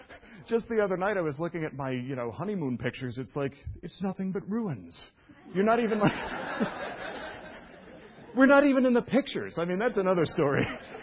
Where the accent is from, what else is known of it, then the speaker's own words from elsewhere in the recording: New York City, New York, United States; But because I was raised in Brooklyn, there was no nature.